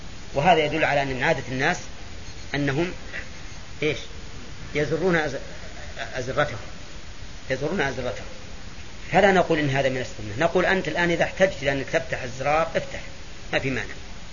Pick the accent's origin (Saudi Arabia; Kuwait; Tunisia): Saudi Arabia; Najd; ونحن من أهل نجد